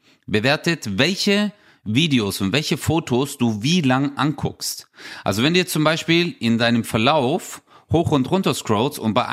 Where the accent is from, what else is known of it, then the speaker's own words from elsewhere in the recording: Stuttgart, Baden-Württemberg, Germany; guck, voll der Fisch, Alter, hat man bei uns in Stuttgart gesagt